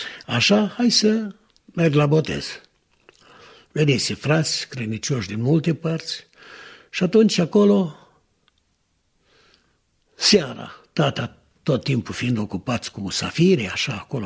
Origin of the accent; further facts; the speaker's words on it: Verești, Suceava County, Romania; born there; M-am născut în Verești, județul Suceava.